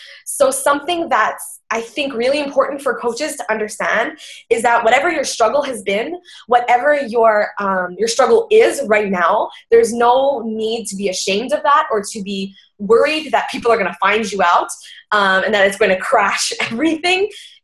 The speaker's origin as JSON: {"language": "English", "town": "Montreal", "region": "Quebec", "country": "Canada", "said": "I'm 26 years old. I'm from Montreal, Quebec in Canada. So just like Angie, I'm a Canadian."}